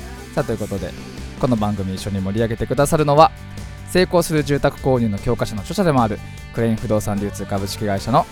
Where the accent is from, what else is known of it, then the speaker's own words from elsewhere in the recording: Fujisawa, Kanagawa, Japan; 藤沢出身の俳優タレントとして活動する